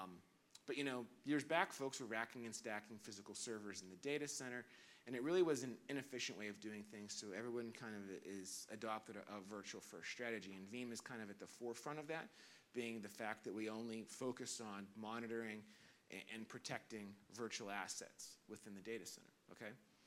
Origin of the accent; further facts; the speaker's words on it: Pittsburgh, Pennsylvania, United States; I'm not from Australia. I'm from the United States, Pittsburgh, Pennsylvania, where I was born and raised.